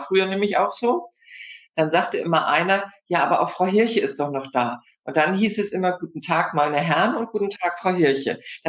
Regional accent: Hamburg, Germany; Ja, ich bin ja schon stolze 65 Jahre alt. Hab gelernt, ich komme aus Hamburg, was man in Hamburg so lernt, Im- und Exportkaufmann.

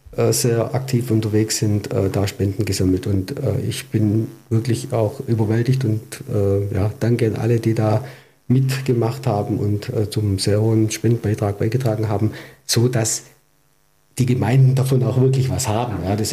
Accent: Reichenbach, Germany; Städte, wo ich her bin, hier in Reichenbach, wo mein Lebensmittelpunkt natürlich seit Geburt ist, ja, und auch wo meine Wurzeln liegen

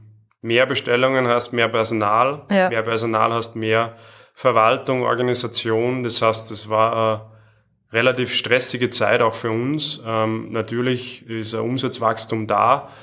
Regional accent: Salzburg, Austria; Ich bin aus Salzburg und so war das einfach der erste Step, was einfach sinnvoll war

